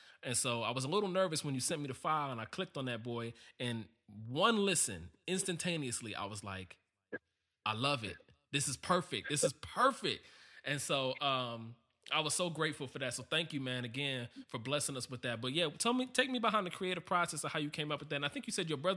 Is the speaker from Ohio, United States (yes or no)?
yes; Cleveland, Ohio, United States; And then I was able to partner with a great artist out of Cleveland, Ohio, my hometown.